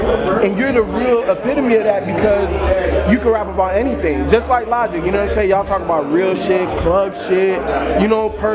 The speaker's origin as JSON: {"language": "English", "town": "Miami", "region": "Florida", "country": "United States", "tie": "born or raised there", "said": "I grew up in Miami. So it's like, damn, I can relate to this motherfucker. He from Mississippi, but I'm from Miami"}